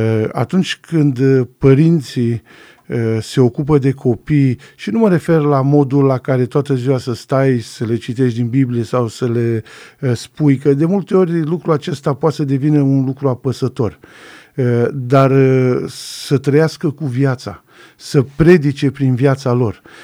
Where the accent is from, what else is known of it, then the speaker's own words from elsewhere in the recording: Drobeta-Turnu Severin, Mehedinți County, Romania; sunt născut și crescut la Turnu Severin, iar după armată am rămas în București și aveam 19 ani